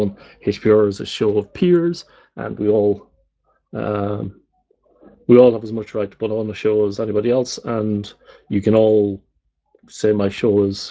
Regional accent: Ireland; obviously I come from the Republic

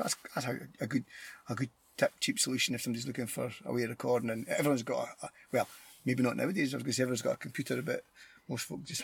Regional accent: Scotland, United Kingdom; accent: Scottish; It's my poor Scottish accent.

